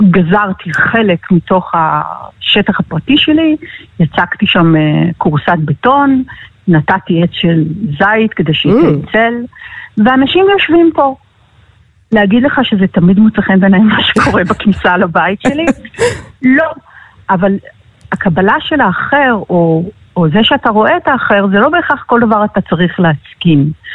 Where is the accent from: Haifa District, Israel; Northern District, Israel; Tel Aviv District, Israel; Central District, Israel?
Tel Aviv District, Israel; Tel Aviv; אני גדלתי בתל אביב, ותל אביב שבראש שלי בוודאי לא תל אביב שנמצאת עכשיו, כי אני הכרתי את כל השכנים שלי, ואבא שלי עדיין גר בתל אביב